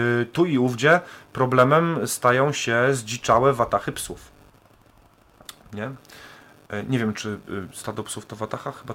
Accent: Toruń, Kuyavian-Pomeranian Voivodeship, Poland; Bo jestem z Torunia, więc Bory Tucholskie mam blisko, mam 70 km w Bory Tucholskie, więc to jest godzinka drogi i jestem na miejscu.

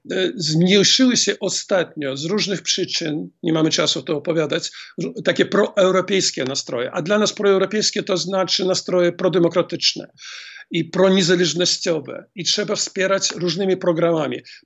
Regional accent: Grodno, Grodno Region, Belarus; przede wszystkim Grodno, skąd jestem.

